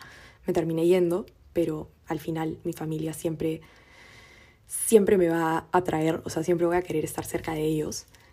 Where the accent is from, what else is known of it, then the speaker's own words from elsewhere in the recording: Lima, Peru; moved away; una de las razones por las que yo me fui de Lima es porque sentía que no encajaba en ningún lugar